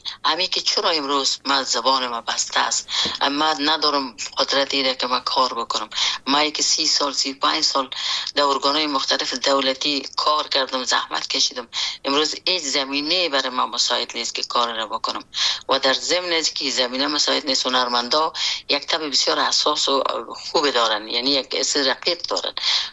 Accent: Afghanistan; همی دوستا فامیلا خود اجتماعی افغانستان که در اوج بزرگ شدیم، در اوج کار کردیم

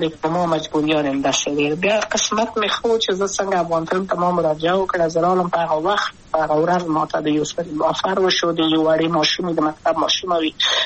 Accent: Kabul, Afghanistan; also born or lived in Wardak; زه خو اصلا د وردګو ولایت یم، د پلار مې د وردګو ولایت ته خلیګنسر شي کې دلې د کابل په تختپل سیمه کې یم او لویا شویم کابل کې هم مکتب می دولسمه په کابل خار خیرخانه می نهلی سی مریم کې

